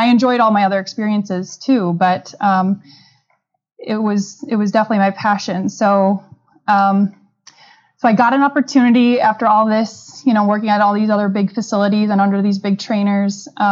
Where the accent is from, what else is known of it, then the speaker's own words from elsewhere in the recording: New Glarus, Wisconsin, United States; So I grew up in Wisconsin, and this was a little town of New Glarus, Wisconsin. So I was around the Madison area, which is the capital city.